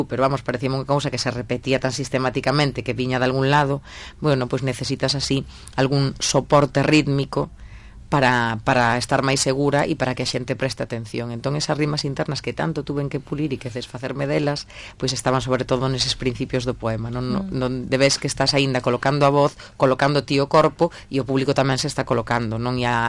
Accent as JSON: {"language": "Galician", "town": "A Coruña", "region": "Galicia", "country": "Spain", "said": "porque eu son moi coruñesa"}